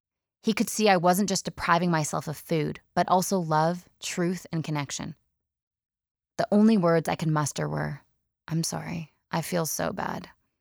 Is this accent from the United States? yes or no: no; Canada; I was in Australia, over 8,000 miles away from my hometown in Canada